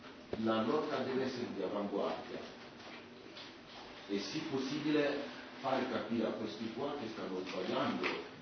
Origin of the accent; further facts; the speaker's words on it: Mali; Italian is a second language; Io vengo dal Mali, che è un paese che è stato devastato dalla finanza e dalla